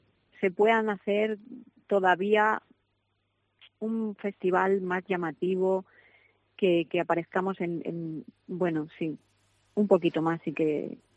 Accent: Castile and León, Spain; a Sayago, que es mi tierra.

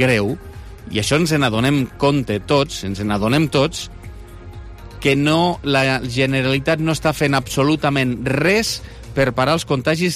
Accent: Lleida, Catalonia, Spain; la sensació com a lleidatà és que ui, ens estan tancant

